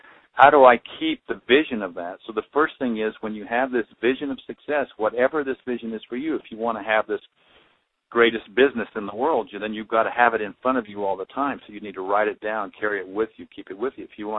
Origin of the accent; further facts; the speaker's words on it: Banning, California, United States; I grew up in Banning, so not too far away.